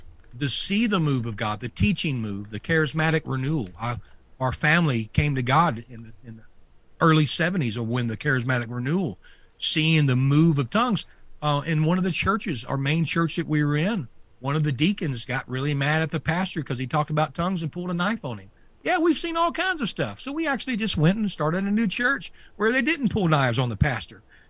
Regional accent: Louisiana, United States; I'm from Louisiana and I was a C student, so that is perfect for me, right?

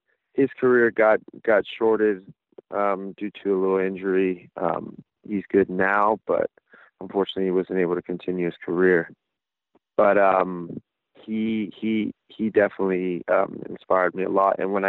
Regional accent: West Covina, California, United States; also born or lived in Duarte / Victorville; I was born in Duarte, California, and raised in West Covina, and then the Victorville High Desert area, and lived the rest of my life there till I turned professional.

